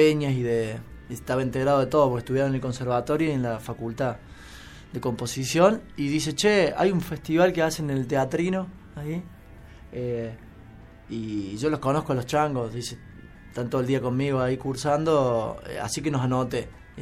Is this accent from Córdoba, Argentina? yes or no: yes; Las Varillas, Córdoba, Argentina; Yo tocaba en ese momento también tango en las varillas de mi pueblo con unos viejos tangueros, personajes de allá.